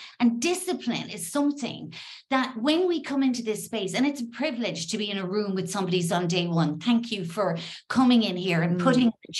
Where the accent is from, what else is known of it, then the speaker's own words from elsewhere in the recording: Ireland; now in Spain; I'm not Spanish, even though I live here, I'm Irish.